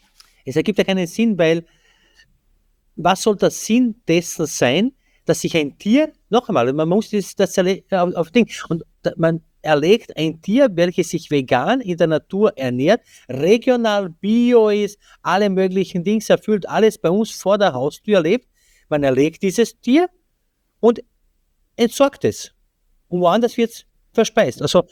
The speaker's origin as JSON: {"language": "German", "country": "Austria", "said": "wird bei uns in Österreich einfach weggeworfen"}